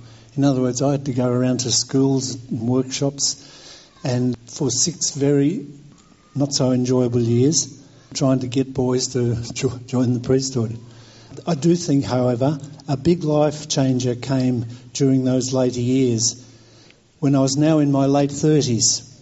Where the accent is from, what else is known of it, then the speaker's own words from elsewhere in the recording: Victoria, Australia; also born or lived in Ballarat; I was born in Ballarat. over in Victoria. I went to school in Melbourne and Geelong. Mum was Irish, and with Dad, they were very, very good Catholics.